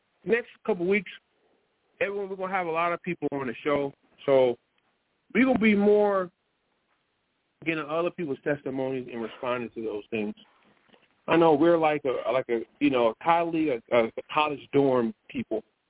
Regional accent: Richmond, California, United States; I'm from Richmond, California. You know what? Everybody understands from Richmond, California.

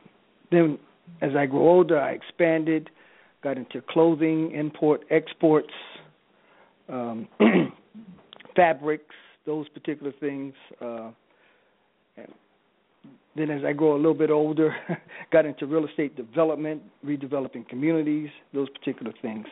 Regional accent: Georgia, United States; born there; I was born in Georgia.

